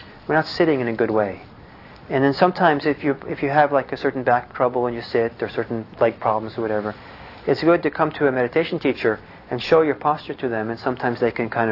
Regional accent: Bergen, Vestland, Norway; I'm from Bergen, Norway.

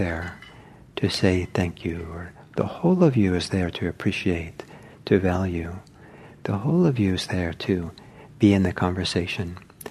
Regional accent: Norway; So the culture I grew up in was in Norway, Norwegian culture

